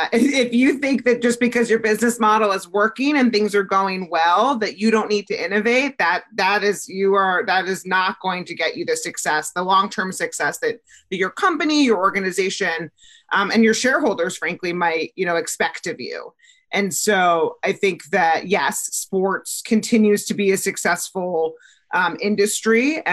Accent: Atlanta, Georgia, United States; my hometown is originally Atlanta. So I'm going to an Atlanta Falcons game.

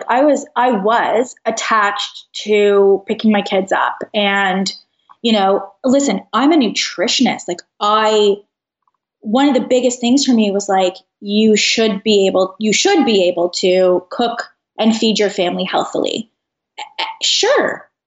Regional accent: Canada; Yeah, I'm Canadian.

